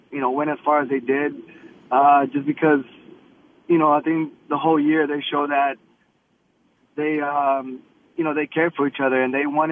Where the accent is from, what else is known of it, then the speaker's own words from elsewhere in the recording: Houston, Texas, United States; Yeah, I was born and raised here in Houston.